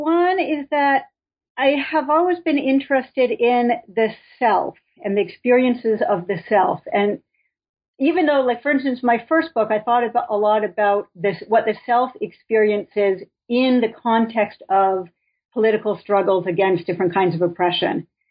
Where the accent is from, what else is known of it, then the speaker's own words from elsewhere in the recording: Boston, Massachusetts, United States; Okay. Well, I'm from the Boston area.